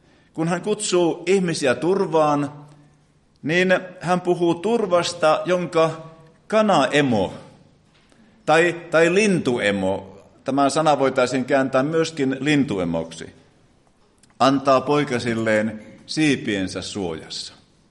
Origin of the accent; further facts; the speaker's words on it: Kalajoki, North Ostrobothnia, Finland; born there; tulin tänne Kalajoelta, Kalajoen Rautiosta. Se on syntymäkyläni, ja siellä aina vietämme osan vuotta.